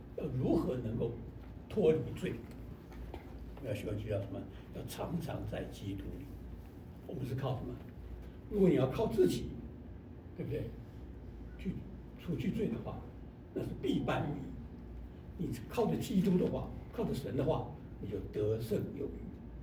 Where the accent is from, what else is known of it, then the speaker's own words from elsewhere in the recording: China; 就像我们中国人常讲的，笑里藏刀，口蜜腹剑，这就是假善。